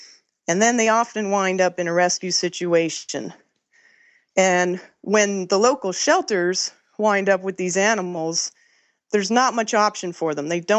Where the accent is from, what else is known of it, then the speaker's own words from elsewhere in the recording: Orlando, Florida, United States; we're both from Florida, both in the Orlando area.